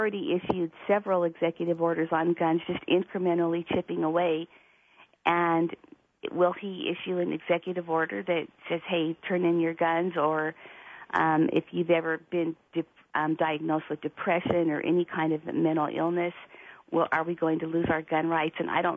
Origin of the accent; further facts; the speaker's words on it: Shelley, Idaho, United States; And I'm originally from Shelley, Idaho, and so I'm really excited to do a show with you today